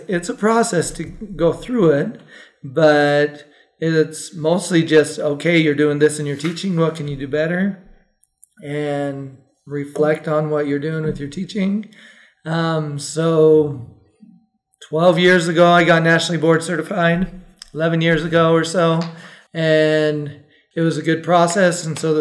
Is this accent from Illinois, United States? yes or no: no; Grantsville, Utah, United States; so I grew up out in Tooele County, born and raised down in Grantsville